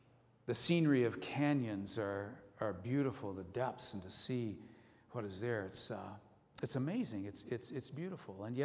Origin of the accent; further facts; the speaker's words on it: Ohio, United States; You know, I grew up in Ohio in an area where it's very flat.